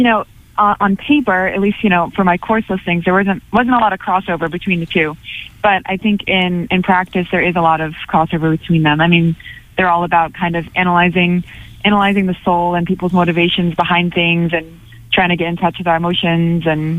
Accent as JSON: {"language": "English", "region": "New Jersey", "country": "United States", "said": "I'm from New Jersey."}